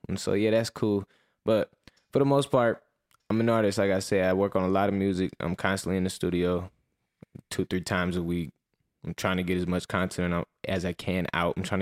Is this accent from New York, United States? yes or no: no; Bakersfield, California, United States; I'm from Bakersfield, California. I'm a rapper slash, well, not slash. I'm just an artist from, Bakersfield. And I'm 18 years old.